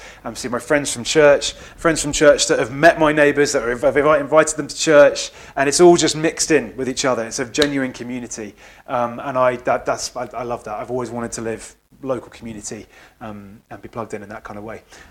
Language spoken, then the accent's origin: English; Cambridge, East of England, United Kingdom; I grew up in Cambridge, right in the city centre, around lots of students and city friends as well.